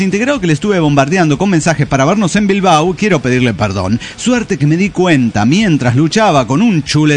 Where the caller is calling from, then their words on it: Dallas, Texas, United States; de Dallas, Texas.